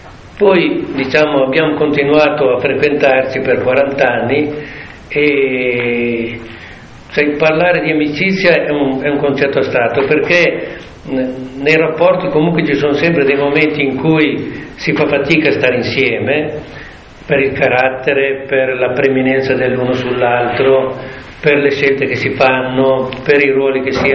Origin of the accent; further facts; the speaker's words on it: Emilia-Romagna, Italy; io sono un emiliano, quindi lui abitava a Pove, io invece abito a Comacchio